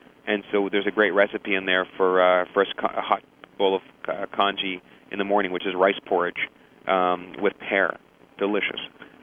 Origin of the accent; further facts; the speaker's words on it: Toronto, Ontario, Canada; I grew up in Toronto, Canada, spent one too many years in university